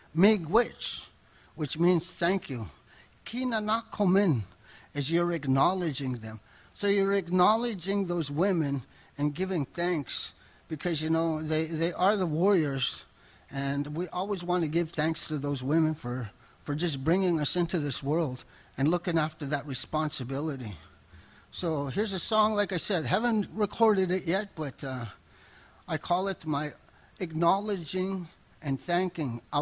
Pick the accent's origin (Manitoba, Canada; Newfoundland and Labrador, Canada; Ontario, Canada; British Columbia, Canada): Manitoba, Canada; Winnipeg; So I come from a Cree Ojibwe background. I was born and raised in Winnipeg's North End, and I'm proud of that. You know, I'm a North End kind of guy, old school, and I'm very proud of the fact that I grew up there, went to school there, graduated from there.